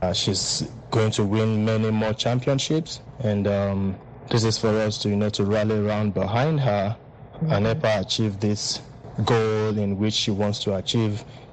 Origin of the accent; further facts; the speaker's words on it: Ogun, Nigeria; now in United States; We are Ijebus from Ogun State, and we are based out of Texas in the United States, and that's where we make everything work.